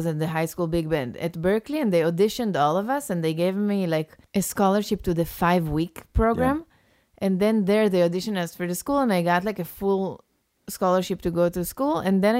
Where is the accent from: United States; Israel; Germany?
Israel; English is a second language; But what's happening these past few years in Israel is very hard for Israelis that I know and for me.